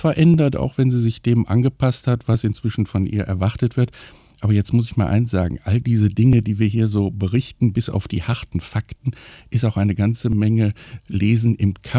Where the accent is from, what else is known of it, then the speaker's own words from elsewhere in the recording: Germany; Und wir als Deutsche, denke ich, gucken auch immer so ein bisschen neidisch auf die Insel